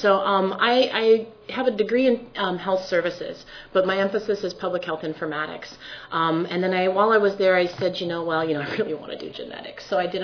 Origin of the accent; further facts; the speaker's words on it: Hawaii, United States; and how do we do it in an institution that also respects the fact that we are Hawaiian people.